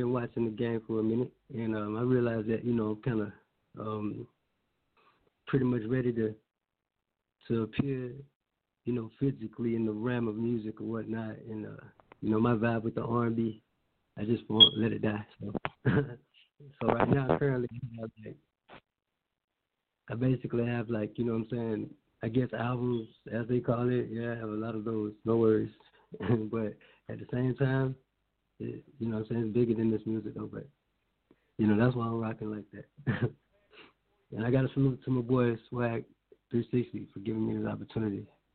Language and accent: English; Tallahassee, Florida, United States; I'm from Tallahassee, Florida. Leon County.